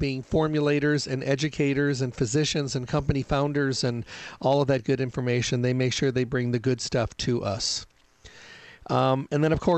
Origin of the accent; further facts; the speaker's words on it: Midwest, United States; I'm from the Midwest, so oak trees are pretty big back there.